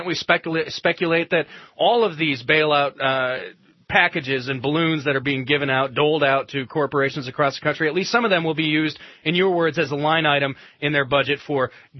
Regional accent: Madison, Wisconsin, United States; Paul Soglin, the former mayor of the beautiful city of Madison, Wisconsin, my hometown.

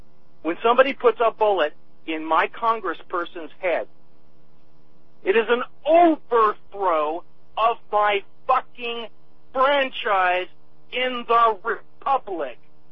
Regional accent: Arizona, United States; I grew up in Arizona, too, in my youth.

